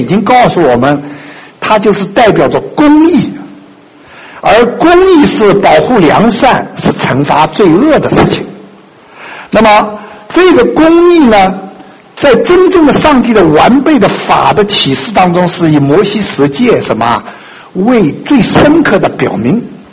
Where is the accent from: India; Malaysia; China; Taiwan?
China; 除了我们中国人一听和神的这部分我们是全然不知